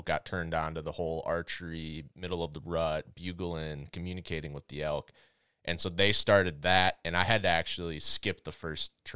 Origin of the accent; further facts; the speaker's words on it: Minnesota, United States; So I grew up in Minnesota, you know this, my family has always been a strong outdoors family.